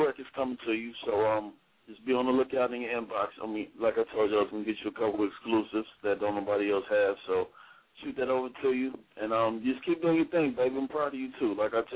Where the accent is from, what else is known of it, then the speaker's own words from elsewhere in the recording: Dayton, Ohio, United States; because I'm originally from Dayton, Ohio myself.